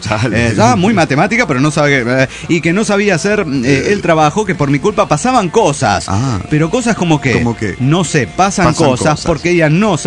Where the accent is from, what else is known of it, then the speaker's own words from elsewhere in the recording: Mar del Plata, Buenos Aires Province, Argentina; de Mar del Plata, Argentina.